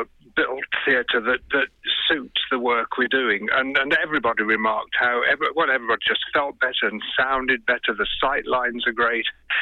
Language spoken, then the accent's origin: English; Stourbridge, West Midlands, United Kingdom; That's right. I grew up in Stourbridge, and all my early theatre going was done in this theatre.